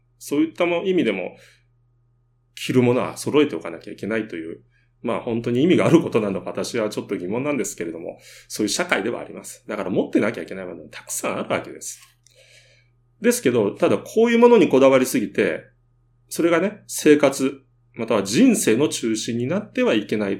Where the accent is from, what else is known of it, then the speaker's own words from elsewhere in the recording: Hiroshima, Japan; うちの田舎でもね、週末になると2時間以上かけて列車で広島市内まで出て塾に通ってるような子たちもいました。